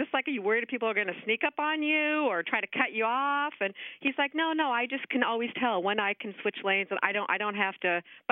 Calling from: Berkeley, California, United States; I'm calling from Berkeley, California.

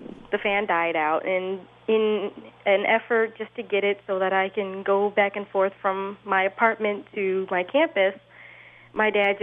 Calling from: Granville, Michigan, United States; I'm from Granville, Michigan.

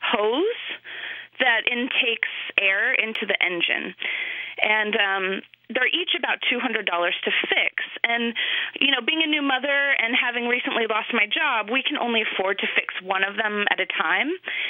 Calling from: Seattle, Washington, United States; I'm calling from Seattle.

